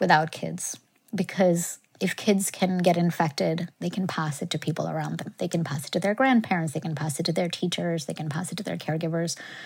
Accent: India; I grew up in India and I really respect and trust vaccines.

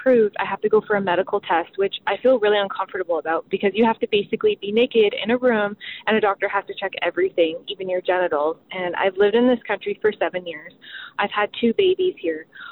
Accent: Canada; now in United States; Hi, I'm a Canadian immigrant to the States. I live in South Carolina

